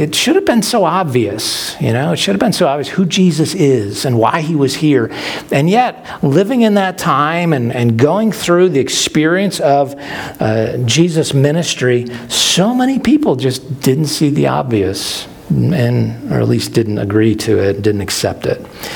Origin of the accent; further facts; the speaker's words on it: Buffalo, New York, United States; One thing my hometown of Buffalo, New York is known for is chicken wings.